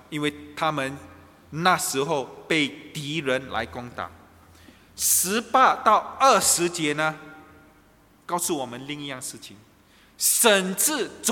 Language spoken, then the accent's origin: Chinese; Singapore; 所以呢，我们新加坡人会跑到这个靠近了柔佛州是什么？去一天游